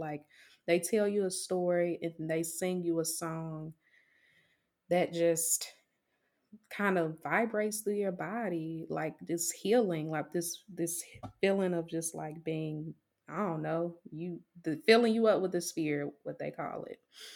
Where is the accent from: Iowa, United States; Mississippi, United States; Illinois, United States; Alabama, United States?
Mississippi, United States; growing up in Mississippi, I don't know about you, Leah. I know we live in the same region of Mississippi. We're not from the Delta.